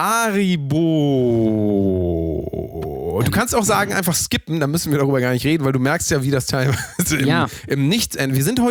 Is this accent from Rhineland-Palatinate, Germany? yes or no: yes; Rhineland-Palatinate, Germany; born there; Ich bin ja geboren im Rheinland, was ja viele gar nicht wissen. Ich habe aber mit Wegzug von aus diesem Land habe ich natürlich alles abgelegt.